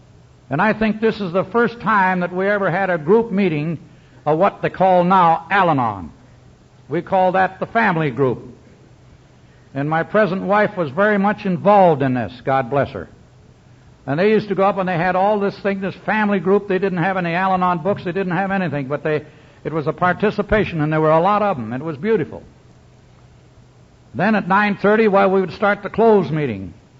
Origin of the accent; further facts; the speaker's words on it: Idaho, United States; I come from Idaho. I graduated from the University of Idaho back in 1926.